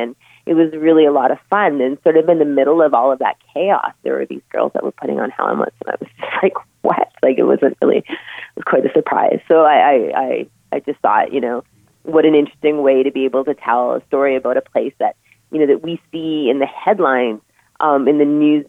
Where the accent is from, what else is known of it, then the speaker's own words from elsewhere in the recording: Grande Prairie, Alberta, Canada; I'm certain that growing up in Grand Prairie, Alberta, if me and my friends went to our fathers and parents and said we want a race car